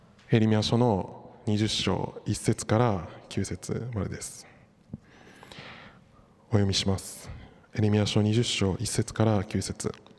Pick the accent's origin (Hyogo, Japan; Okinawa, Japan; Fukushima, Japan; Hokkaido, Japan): Okinawa, Japan; Miyakojima; born there; 僕とっさに宮古島ですって答えたんですね。それはもちろん僕が宮古島生まれなので、現に。